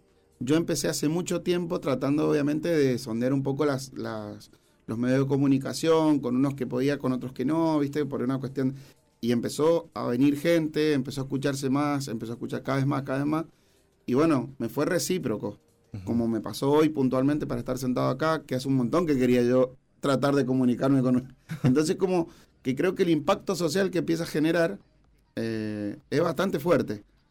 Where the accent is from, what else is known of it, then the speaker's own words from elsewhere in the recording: Mendoza, Argentina; De hecho, yo soy de Mendoza y he viajado más, he estado más en la pedrera que en mi casa.